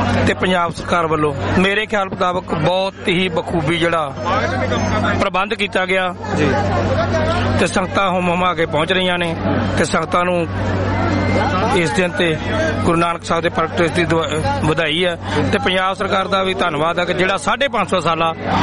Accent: Sheikh Manga, Punjab, India; ਮੇਰਾ ਪਿੰਡ ਸ਼ੇਖ ਮੰਗਾ ਜੀ।

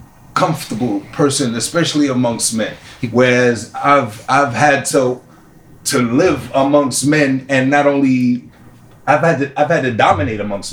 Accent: New York City, New York, United States; I grew up fighting. Was just nice with my hands. I'm from Astoria Projects.

